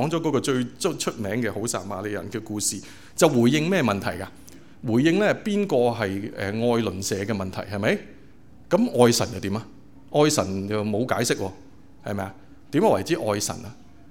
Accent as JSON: {"language": "Cantonese", "country": "China", "said": "咁我哋中國人咧又係啦"}